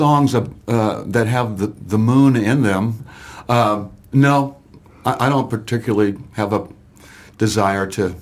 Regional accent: Florida, United States; now in Virginia, United States; And that's how I got to Virginia, actually, is I came from Florida to Virginia to go to university and stayed.

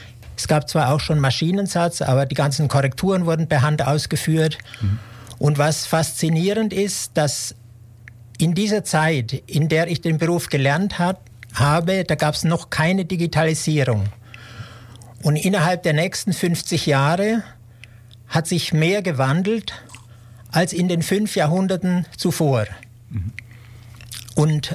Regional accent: Bavaria, Germany; born there; ich bin 1948 in Unterfranken geboren, in einem kleinen Ort, und habe dann Schriftsetzer gelernt in Markt Heidenfeld am Main

